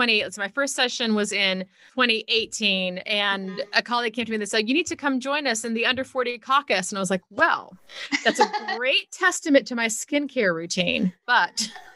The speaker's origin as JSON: {"language": "English", "town": "New Orleans", "region": "Louisiana", "country": "United States", "tie": "born or raised there", "also_born_or_lived": "Houston", "said": "I was born in New Orleans. And for my childhood, we were really back and forth between the New Orleans area and the Houston, Metro Houston area. Mm-hmm. And so I actually considered Texas to be a big part of my home also"}